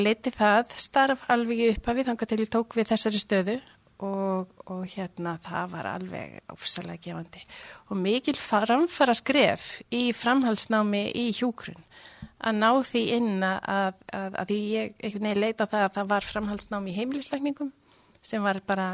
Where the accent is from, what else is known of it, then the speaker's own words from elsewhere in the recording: Akureyri, Northeastern Region, Iceland; also born or lived in Hella; Já, ég sem sagt ólst upp að 5 ára aldri á Hellu á Rangárvallasýslu. Og eftir það flytti ég sagt, til Akureyrar og var þar barn og unglingur og klára þar hjúkurinn líka.